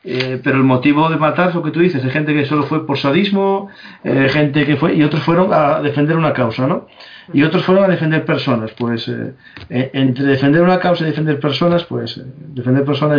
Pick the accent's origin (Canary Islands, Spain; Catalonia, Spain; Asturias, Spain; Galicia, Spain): Asturias, Spain; como los asturianos decimos, me prestó